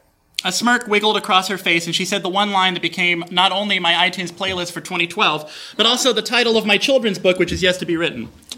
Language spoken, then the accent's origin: English; Texas, United States; I'm from Texas.